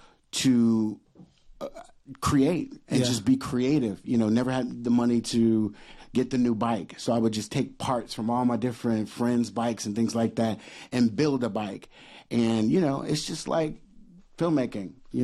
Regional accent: Los Angeles, California, United States; You know, growing up in South Central LA, it was beautiful. It was also dangerous.

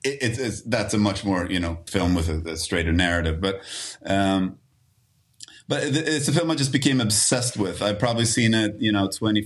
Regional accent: Stockholm, Stockholm County, Sweden; growing up in Sweden. And like I grew up on the south side of Stockholm, which was, you know, somewhat working class when I grew up, but it wasn't like, you know, in the suburbs, like in the Swedish hoods

